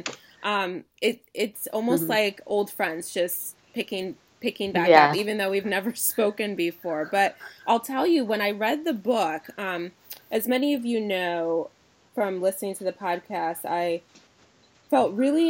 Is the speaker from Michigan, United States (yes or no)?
yes; Ann Arbor, Michigan, United States; And when I moved here and I finally landed back in my hometown of Ann Arbor, I went full force.